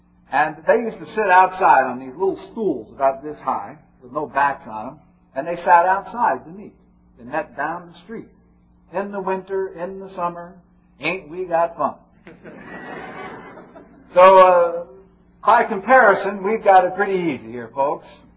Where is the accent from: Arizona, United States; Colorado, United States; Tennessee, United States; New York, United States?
New York, United States; Long Island; so when I say I'm from Long Island, they think I'm from New York City, but I'm from Long Island.